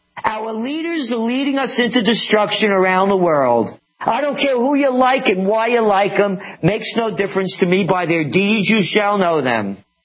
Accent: United States; It's my country. I am an American.

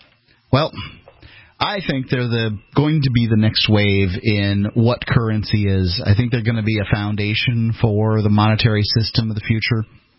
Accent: the South, United States; I'm from the South originally.

